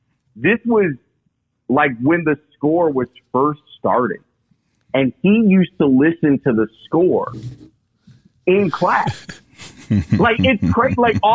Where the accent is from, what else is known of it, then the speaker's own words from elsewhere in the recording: Chicago, Illinois, United States; So I grew up on the South Side in the Roseland area. And then my neighborhood back in the late 80s, kind of dangerous. And my parents had decided that they were going to move.